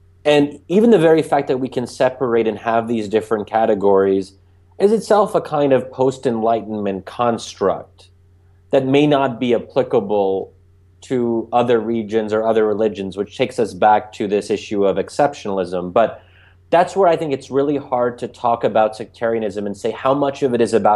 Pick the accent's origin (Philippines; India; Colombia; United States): United States; Bryn Mawr, Pennsylvania; So when I was growing up in the American Muslim community in Bryn Mawr, Pennsylvania, I don't really remember thinking about myself as Sunni or Shia.